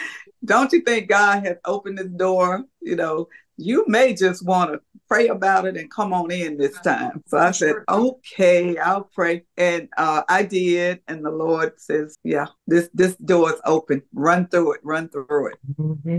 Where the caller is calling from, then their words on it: Huntsville, Alabama, United States; I am coming in from Huntsville, Alabama.